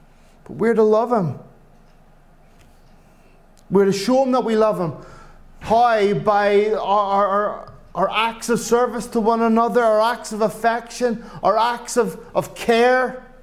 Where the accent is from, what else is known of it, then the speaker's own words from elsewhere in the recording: Ireland; I'm an Irishman. I'm very emotional.